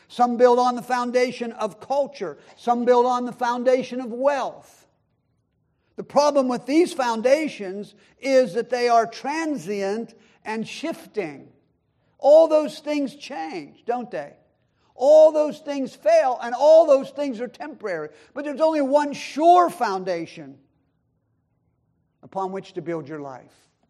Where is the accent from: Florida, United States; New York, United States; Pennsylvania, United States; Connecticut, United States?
Pennsylvania, United States; Pittsburgh; I grew up in the Pittsburgh area, and I was told this since I was a kid.